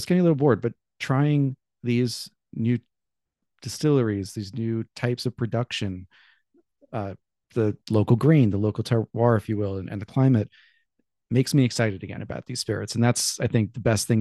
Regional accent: New York, United States; I like promoting New York whiskey because I'm a New Yorker

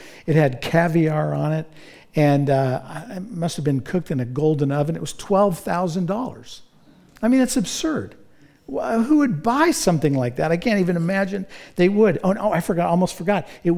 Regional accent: United States; I'm an American Christian. I have a good job.

